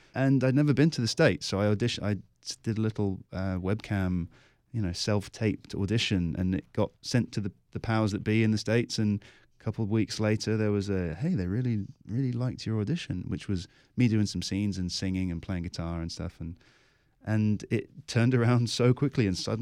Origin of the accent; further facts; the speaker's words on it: South West England, United Kingdom; moved away as an adult; also born or lived in London; I grew up in Southwest England in Cornwall. Moved to London, did my acting degree there, and I'd been living in London for a while.